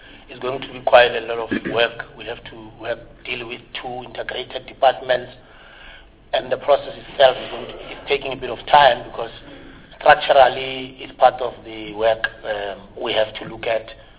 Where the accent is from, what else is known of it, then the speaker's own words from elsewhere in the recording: Gauteng, South Africa; I'm from Gauteng.